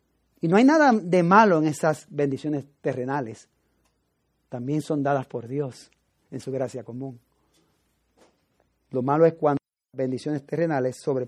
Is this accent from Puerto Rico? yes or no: yes; Puerto Rico; now in United States; Aún yo siendo puertorriqueño y ciudadano estadounidense, me siento extranjero en este país, porque no es mi país, Puerto Rico.